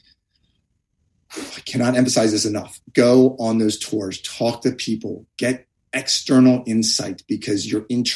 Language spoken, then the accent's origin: English; Baltimore, Maryland, United States; I'm from Baltimore, so I talk about him and the Ravens a lot.